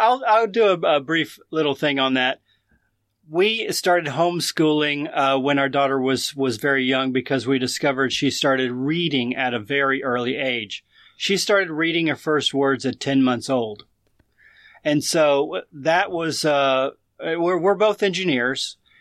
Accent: Saudi Arabia; I grew up in Saudi Arabia, okay, next door to you. And so... my father was an engineer, and he worked for Aramco for many years, and so I grew up over there.

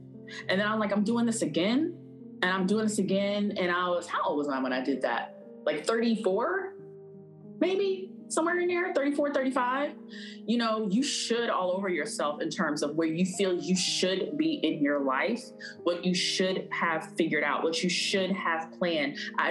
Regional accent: Alexandria, Louisiana, United States; moved away as an adult; now in New York City, United States; So I was born and raised in Alexandria, Louisiana until I was 18, and then I moved to New York City on a dance scholarship.

